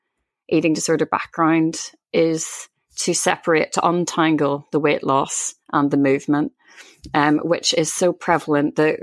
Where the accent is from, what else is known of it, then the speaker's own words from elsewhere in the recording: Belfast, Northern Ireland, United Kingdom; as a kid, I had quite a difficult upbringing in Belfast and the Troubles